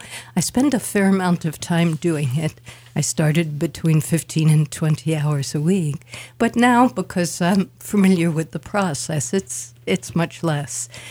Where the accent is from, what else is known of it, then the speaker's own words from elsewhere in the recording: New York City, New York, United States; when I grew up in New York City as a kid, despite being a city kid and having 3 siblings, I kind of felt really alone.